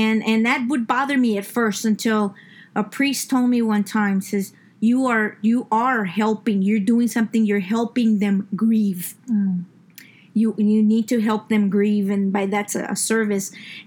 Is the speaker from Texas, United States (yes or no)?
yes; San Antonio, Texas, United States; Growing up on the South Side and being of Mexican descent, my parents, grandparents, family, the music we heard was just this, the South Texas borderlands music.